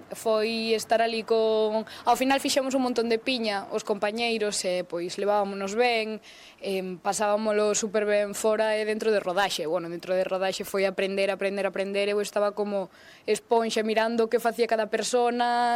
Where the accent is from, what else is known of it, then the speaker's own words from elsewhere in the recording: Cangas de Foz, Galicia, Spain; son de Cangas de Foz, dun pobo pequeno, tampouco hai moitas cousas nin moitas actividades